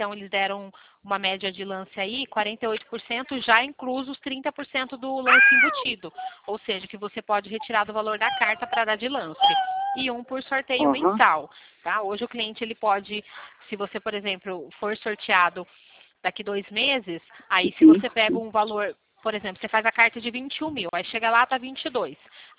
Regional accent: Limeira, São Paulo, Brazil; Não, eu sou daqui de Limeira.

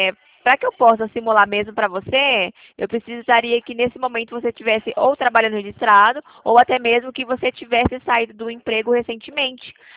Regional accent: Campinas, São Paulo, Brazil; accent: Campinas; Eu tenho o sotaque puxado por conta aqui de Campinas, o pessoal puxa muito R.

